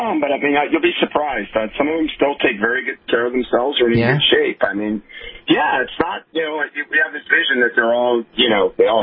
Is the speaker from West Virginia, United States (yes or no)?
no; Pittsburgh, Pennsylvania, United States; born there; I mean, I was born in Pittsburgh, so I mean